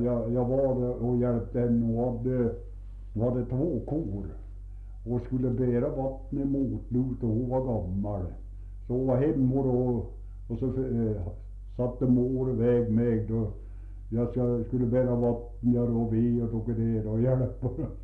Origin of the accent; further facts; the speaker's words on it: Mås, Sweden; Ja, jag vet att det var det år jag föddes 1887 som det var fullt och rallare. Det bodde rallare hemma i Mås